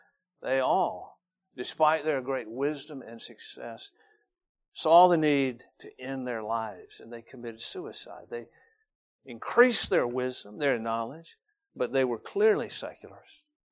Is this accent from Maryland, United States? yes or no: no; Georgia, United States; Now, I'm from Cobb County. It's sometimes called Snob County. But I grew up in a different county going to the Golden Corral